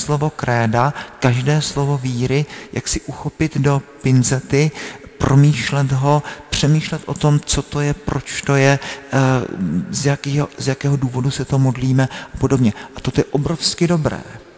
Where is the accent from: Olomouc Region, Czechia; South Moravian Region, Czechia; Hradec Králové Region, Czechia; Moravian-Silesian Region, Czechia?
South Moravian Region, Czechia; já pocházím z Jižní Moravy, tak to, že jo, je úplně jinak dané.